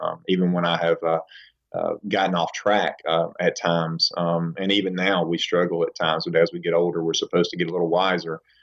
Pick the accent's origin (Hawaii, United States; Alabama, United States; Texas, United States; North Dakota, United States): Alabama, United States; now in Fairhope, United States; I am from the South Alabama area, live in Fairhope and on the Eastern Shore.